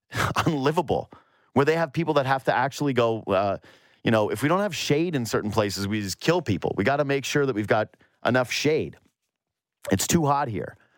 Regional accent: Canada; We look down on them. Let's just be honest. We look down on them. We're Canadian hockey fans.

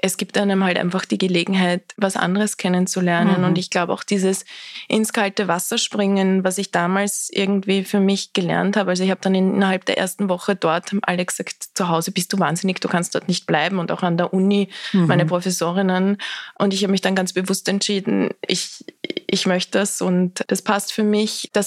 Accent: Austria; ich bin sehr behütet am Land in Österreich aufgewachsen

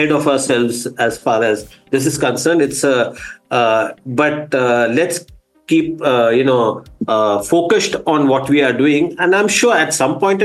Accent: India; See, being an Indian, obviously, I am bullish on, I'm a techno-optimist. I'm bullish about the prospects of India.

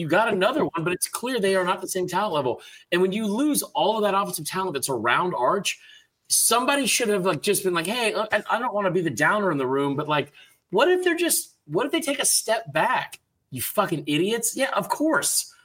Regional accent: Atlanta, Georgia, United States; I grew up in Atlanta.

